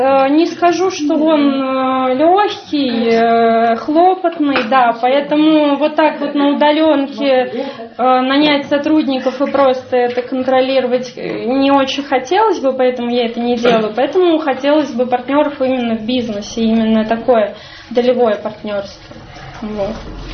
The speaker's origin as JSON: {"language": "Russian", "town": "Saratov", "region": "Saratov Oblast", "country": "Russia", "said": "Да, я приехала из Саратова."}